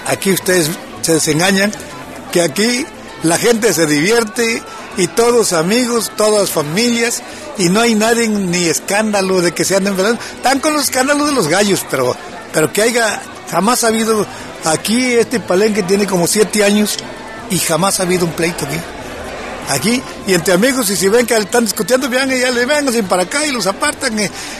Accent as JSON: {"language": "Spanish", "town": "Tuxpan", "country": "Mexico", "tie": "born or raised there", "said": "pues yo me regreso a mi tierra a trabajar, y me vine para acá y aquí estamos, ¿no? Trabajando. Sabemos, ¿verdad?, que francamente a esta región de Tuxpan es una región gallera"}